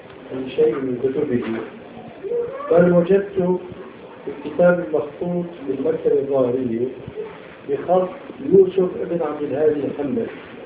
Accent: Damascus, Damascus Governorate, Syria; كان هناك مكاتب وقفية عديدة العدد مختلفة الأماكن في دمشق

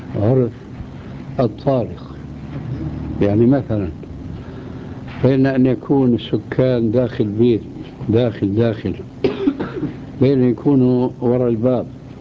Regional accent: Jordan; هذه النغمات في عندنا في الأردن تشبه الموسيقى

